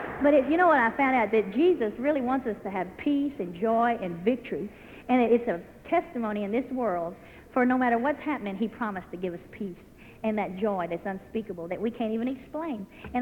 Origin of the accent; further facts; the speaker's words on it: United States; I said, I'm American.